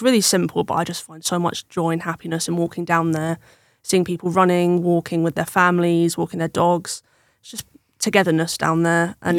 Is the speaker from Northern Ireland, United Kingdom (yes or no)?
no; Portsmouth, South East England, United Kingdom; Like I said, I'm from Portsmouth. I've grown up in Portsmouth.